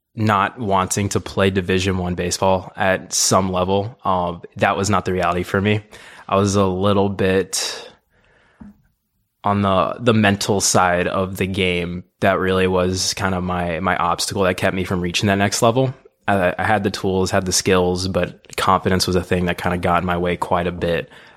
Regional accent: Fulshear, Texas, United States; Yes, so I'm originally from Fulshear, Texas, Katy, Texas area.

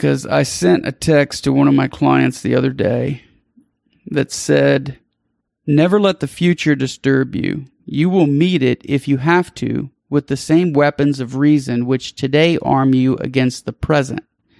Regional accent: Louisiana, United States; I'm from South Louisiana.

